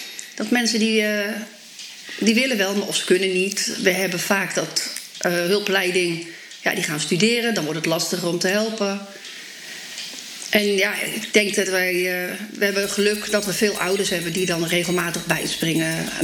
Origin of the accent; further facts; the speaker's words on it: Sliedrecht, South Holland, Netherlands; Ik kom uit Sliedrecht